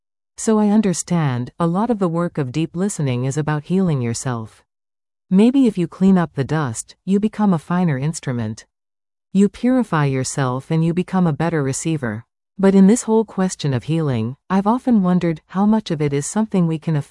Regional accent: Indianapolis, Indiana, United States; I was heading back to my hometown of Indianapolis.

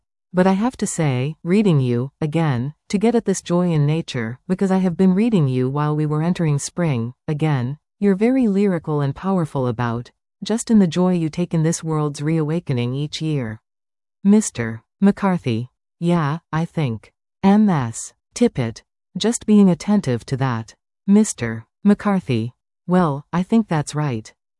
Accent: Liverpool, North West England, United Kingdom; I come from Liverpool. I come from the city of … which is a Victorian port, really, and industrial city, but it was a port.

